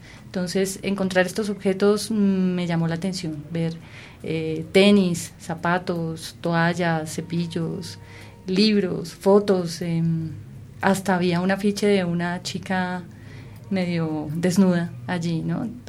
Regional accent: Colombia; A mí particularmente, pues como colombiana, me llamó la atención

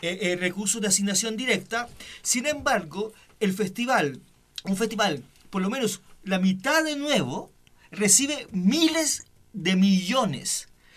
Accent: Chile; Como buen chileno

